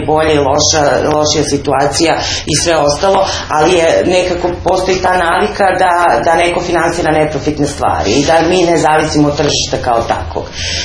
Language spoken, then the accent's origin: Serbian; Niš, Southern and Eastern Serbia, Serbia; ja sam iz Niša, pa nekako mi je to slično